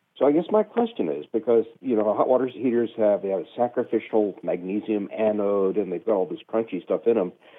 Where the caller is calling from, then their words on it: LaGrange, Kentucky, United States; I'm calling from LaGrange, Kentucky.